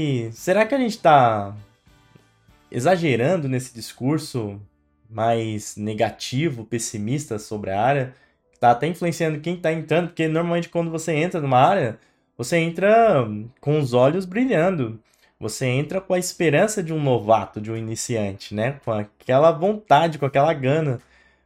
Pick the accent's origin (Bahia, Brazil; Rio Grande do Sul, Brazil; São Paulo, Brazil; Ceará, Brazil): São Paulo, Brazil; Eu sou oriundo da periferia de São Paulo, família pobre